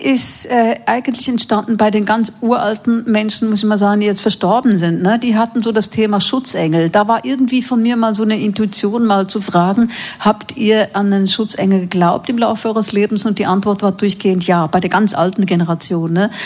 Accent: Zurich, Switzerland; mit meiner Arbeit in Zürich, wie gesagt, da wo ich herkomme

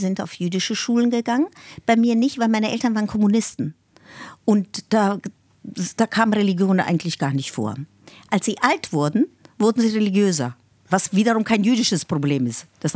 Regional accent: Berlin, Germany; Ich hätte auch sagen können, deutsche Jüdin, aber ich finde, ich bin eine Berliner Jüdin

